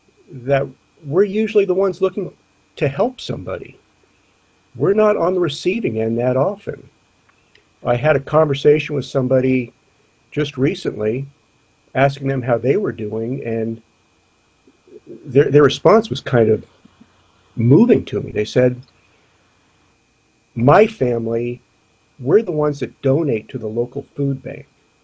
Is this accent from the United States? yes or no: yes; San Francisco, California, United States; I was originally from San Francisco